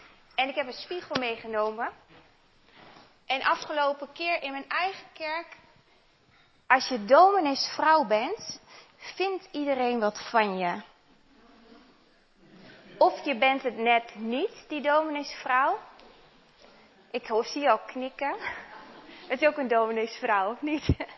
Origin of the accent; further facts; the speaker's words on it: Hoogeveen, Drenthe, Netherlands; Ik kom zelf uit Hoogveen.